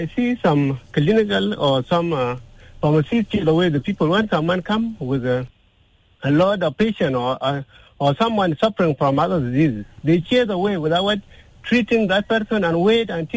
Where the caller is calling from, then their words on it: Gudele, Central Equatoria, South Sudan; from Gudeli.